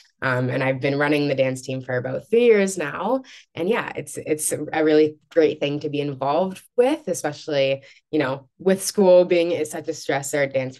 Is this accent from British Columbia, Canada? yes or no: no; Ottawa, Ontario, Canada; I grew up in Ottawa